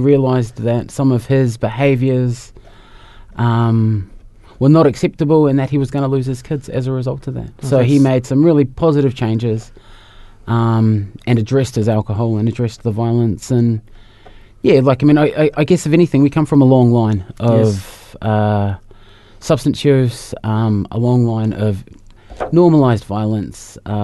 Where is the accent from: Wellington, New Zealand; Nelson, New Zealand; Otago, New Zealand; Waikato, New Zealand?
Waikato, New Zealand; Tokoroa; And growing up in Tokoroa was really interesting because being half Māori, half Scottish, is in a predominantly Māori town